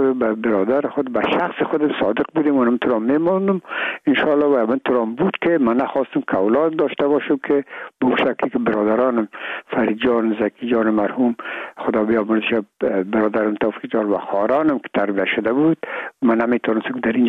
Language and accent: Persian; Afghanistan; ما افغان هستیم